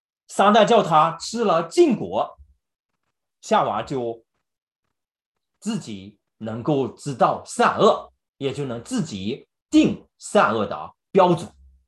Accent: China; 犹太人呢，也像我们中国人常常想的

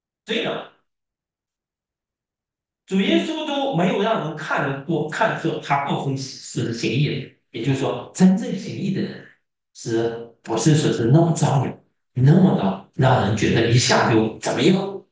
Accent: China; 我们在大陆生活的弟兄姐妹，我们都知道，我们小时候在语文上、历史课上

